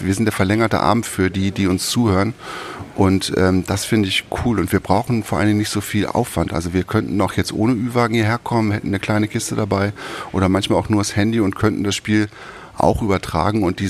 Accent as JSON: {"language": "German", "region": "Lower Saxony", "country": "Germany", "said": "ich stamme aus Niedersachsen"}